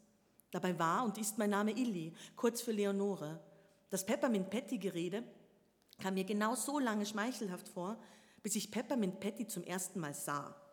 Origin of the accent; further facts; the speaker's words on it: Tyrol, Austria; Und die sind eben am Wilden Kaiser, am Kalkstein und am Kitzbüheler Horn.